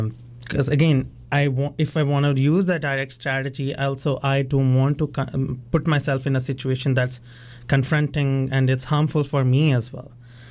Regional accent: India; I come from India.

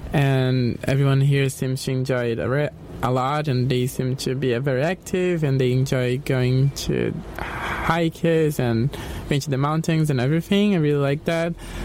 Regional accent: Brazil; English is a second language; now in Vancouver, Canada; I'm from Brazil, and I've been studying in Vancouver for 10 months now.

